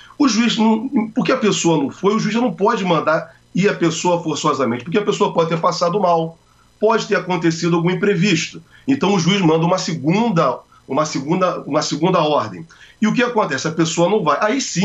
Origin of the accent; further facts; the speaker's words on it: Rio de Janeiro, Brazil; Uma juíza aqui no Rio de Janeiro, sou do Rio de Janeiro